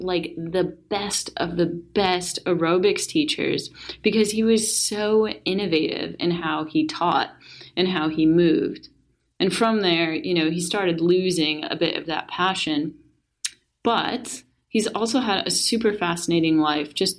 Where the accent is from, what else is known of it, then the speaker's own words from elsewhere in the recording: United States; And believe me, as an American, it is difficult for me to process because I think it's not done.